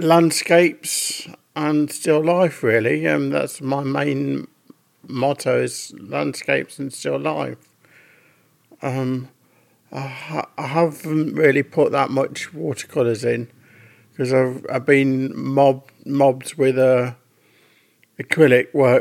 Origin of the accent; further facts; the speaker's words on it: Newbold Verdon, East Midlands, United Kingdom; I'm an artist from Newbold Verdon